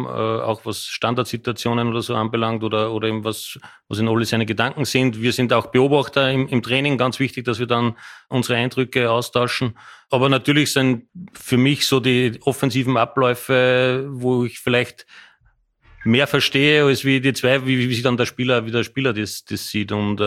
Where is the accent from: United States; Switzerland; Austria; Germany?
Austria